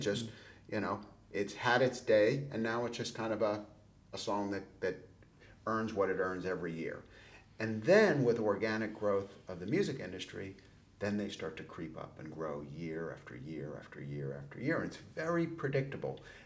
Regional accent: New York, United States; now in London, United Kingdom; because I live in London now. I'm from New York, but I live in London.

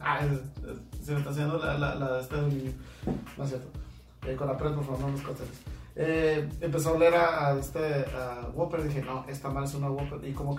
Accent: Mexico; es que somos mexicanos y así nos gusta hacer el desmadre

